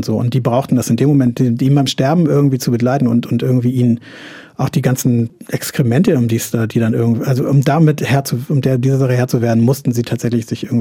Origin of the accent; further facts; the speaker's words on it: Hamburg, Germany; ich bin ja quasi Skandinavier als Hamburger in gewisser Weise.